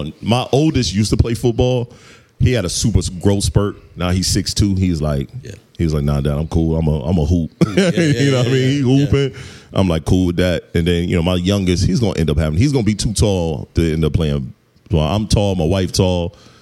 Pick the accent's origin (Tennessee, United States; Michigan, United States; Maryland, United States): Michigan, United States; Detroit; also born or lived in South Carolina; I was mostly, I'm from Detroit, man. It was hoops. We was hooping all over the city.